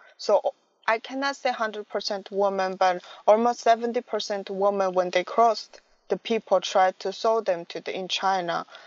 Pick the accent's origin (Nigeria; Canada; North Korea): North Korea; English is a second language; now in United States; A lot of Americans, when I say I come from North Korea, they was surprised.